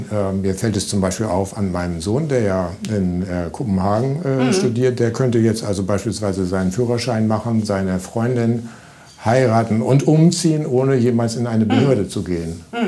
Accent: Bremen, Germany; weil das ja auch meine Heimat war, meine Heimatstadt.

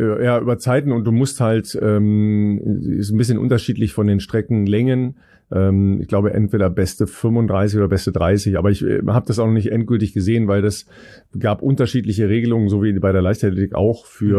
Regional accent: Cologne, North Rhine-Westphalia, Germany; so ist das nun mal, wenn man als Kölner über Düsseldorf spricht.

